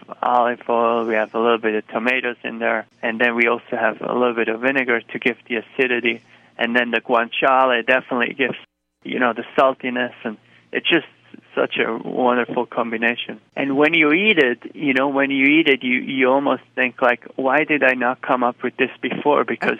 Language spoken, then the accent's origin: English; Switzerland; English is a second language; moved away as an adult; also born or lived in San Francisco; now in United States; The general manager from Campton Place, he was, you know, he became aware of it through a friend of him who is also Swiss